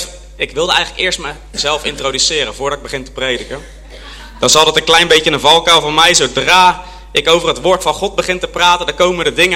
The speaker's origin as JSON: {"language": "Dutch", "town": "Tienhoven aan de Lek", "region": "Utrecht", "country": "Netherlands", "said": "Ik kom dus uit Tienhoven aan de Lek. Wie weet waar dat ligt? Ja, 3 mensen. Dat is hartstikke goed. 700 inwoners. Het ligt tussen Utrecht en Rotterdam in. Aan de Lek. Prachtig mooi plekje."}